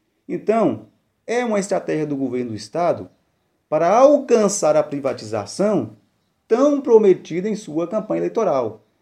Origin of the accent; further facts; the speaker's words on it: Salinas, Minas Gerais, Brazil; a exemplo da região do Vale do Jequitinhonha, norte de Minas, de onde eu sou da cidade de Salinas, então é uma região muito carente.